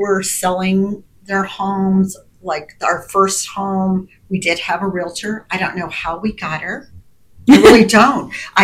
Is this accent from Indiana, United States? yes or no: yes; Indiana, United States; I grew up in Southern Indiana. They know I talk about it a lot. And I was like one of the few Englishmen in an Amish community.